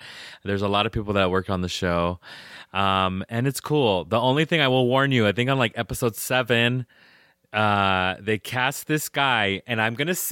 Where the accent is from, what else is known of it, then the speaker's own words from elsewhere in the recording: United States; accent: pocho; I don't speak Spanish like a Mexican or a Guatemalan. My pocho accent is so fucked.